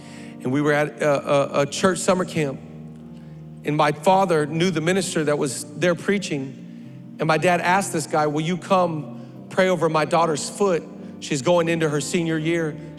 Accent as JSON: {"language": "English", "town": "Seattle", "region": "Washington", "country": "United States", "tie": "born or raised there", "said": "I grew up in the Seattle area."}